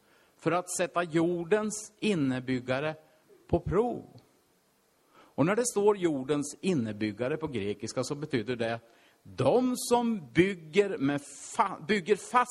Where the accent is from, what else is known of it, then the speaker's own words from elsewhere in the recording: Finspång, Östergötland, Sweden; Jag drömde att vi var hemma i Finspång. Jag kommer ifrån.